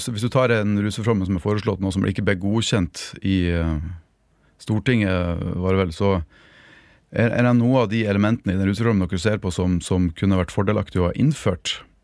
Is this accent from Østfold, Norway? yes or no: no; Mosjøen, Nordland, Norway; Jeg husker jeg kommer fra Mosjøen, og da tente vi bål midt på fotballbanen.